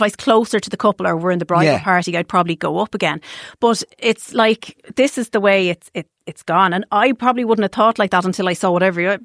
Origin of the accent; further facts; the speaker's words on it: Ireland; But look, we're Irish.